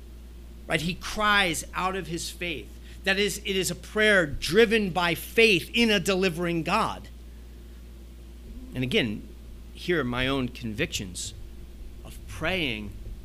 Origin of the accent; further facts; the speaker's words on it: United States; but as an American, I can speak to it, that as Americans, we want to be doers, we want to be fixers.